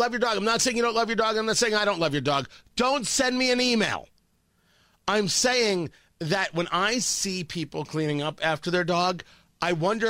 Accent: Middletown, New Jersey, United States; I grew up in Middletown, New Jersey. And I grew up behind a horse farm.

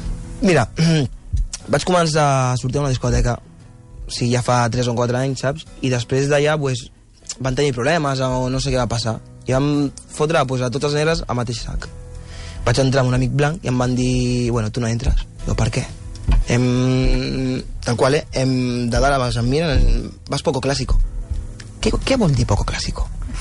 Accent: Mataró, Catalonia, Spain; tinc 21 anys, sóc de Mataró, nascut aquí, els meus pares de Gàmbia

